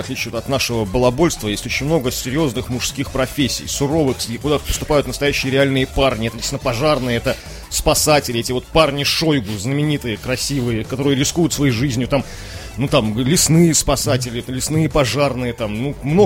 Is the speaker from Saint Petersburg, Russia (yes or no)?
yes; Saint Petersburg, Russia; Мы петербуржцы